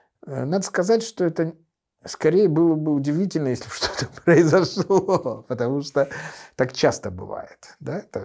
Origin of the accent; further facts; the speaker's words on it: Moldova; now in Berlin, Germany; я, как молдаванин, живущий в Берлине, абсолютно легально